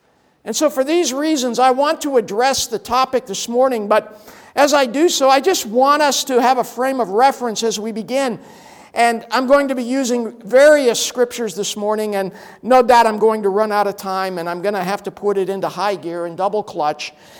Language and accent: English; Washington, United States; also born or lived in California; my home state of Washington State and the Pacific Northwest, and subsequently other states like my other home state, California